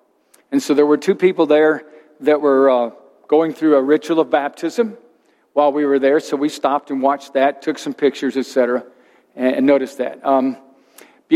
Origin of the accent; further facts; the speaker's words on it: St. Louis, Missouri, United States; not quite as big as the Mississippi that I knew from growing up in St. Louis